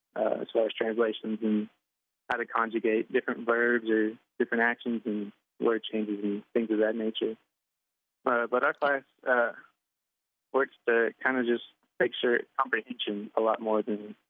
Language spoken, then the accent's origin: English; Tahlequah, Oklahoma, United States; Hello, everybody. … I'm from Tahlequah.